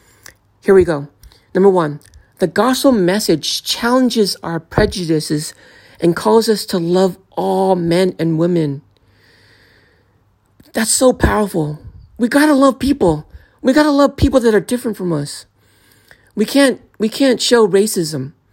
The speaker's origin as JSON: {"language": "English", "town": "Oakland", "region": "California", "country": "United States", "tie": "born or raised there", "said": "I grew up in Oakland, and I grew up in a very black neighborhood, or where there's a lot of black people."}